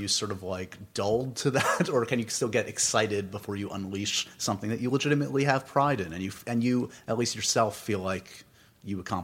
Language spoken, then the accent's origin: English; New York City, New York, United States; I'm born and raised in New York. It comes up a lot in this conversation, in this podcast, just because, I love New York. I love my city.